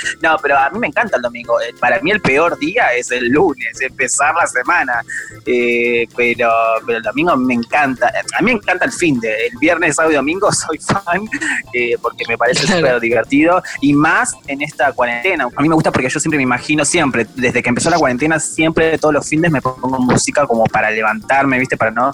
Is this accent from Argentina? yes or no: yes; Buenos Aires Province, Argentina; yo soy del Fuerte Apache, por si no saben, obviamente